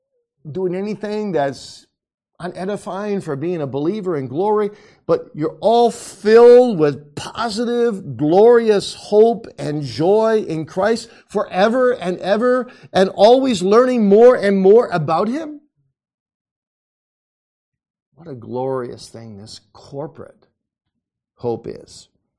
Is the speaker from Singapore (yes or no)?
no; Kalamazoo, Michigan, United States; And I know this man quite well. I grew up with him in Kalamazoo.